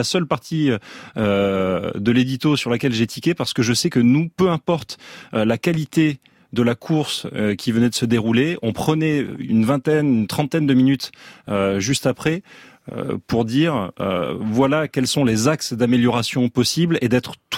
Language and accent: French; Nîmes, Occitanie, France; born there; je suis né à Nîmes, une sorte de de bourgeoisie un petit peu qui s'ignore. Nîmes, c'est une ville qui est très protestante à la base. Moi, je suis pas protestant, je suis catholique